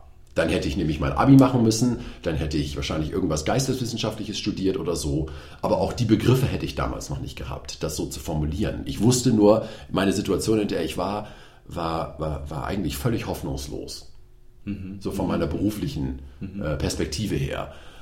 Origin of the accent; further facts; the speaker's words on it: Delmenhorst, Lower Saxony, Germany; Ich bin in Delmhorst aufgewachsen, in Bremen geboren.